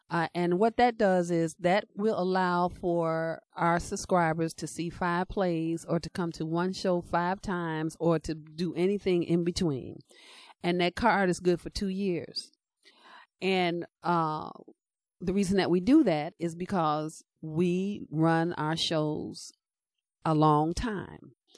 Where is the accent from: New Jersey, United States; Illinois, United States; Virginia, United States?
Illinois, United States; Chicago; I'm a Chicagoan.